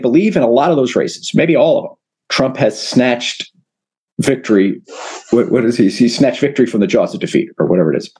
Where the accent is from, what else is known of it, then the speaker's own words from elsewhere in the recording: Texas, United States; I mean, I grew up in the South. I'm from Texas, but you have to campaign there.